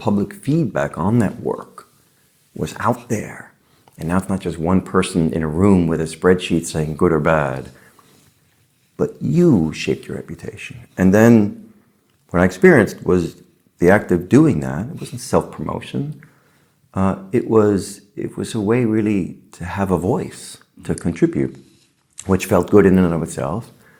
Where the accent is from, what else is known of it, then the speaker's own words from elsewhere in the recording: New York City, New York, United States; Well, I grew up in New York City and my whole life, really, I did what people did, which is you went to work, got a job, worked in big companies my whole life.